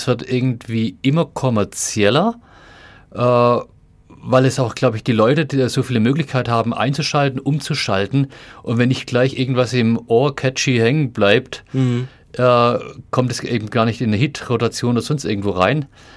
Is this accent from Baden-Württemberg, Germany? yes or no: yes; Löchgau, Baden-Württemberg, Germany; Und ich komme ursprünglich aus Löchgau, hier der Nachbarschaft aus Bietigheim.